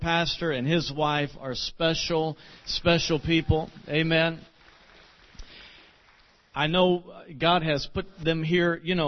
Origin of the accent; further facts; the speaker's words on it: Deltona, Florida, United States; We are from Deltona, Florida.